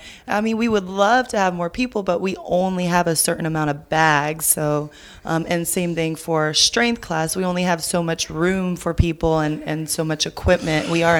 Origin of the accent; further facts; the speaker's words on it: Atlanta, Georgia, United States; also born or lived in Memphis; So I like to say Atlanta is home. I've been here for like 20 years. So it's, I feel like a native here. I was born and raised here.